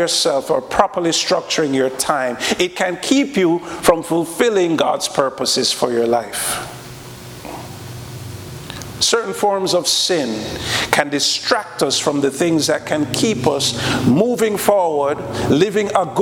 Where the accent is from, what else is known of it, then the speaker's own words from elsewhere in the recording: Jamaica; I'm from Jamaica